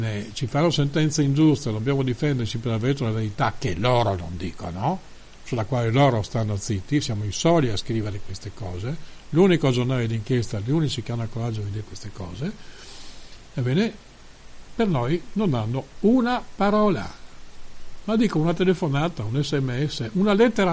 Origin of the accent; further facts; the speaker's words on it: Trieste, Friuli-Venezia Giulia, Italy; Scusate se lo dico, ma da triestino ho tutto il diritto di dirlo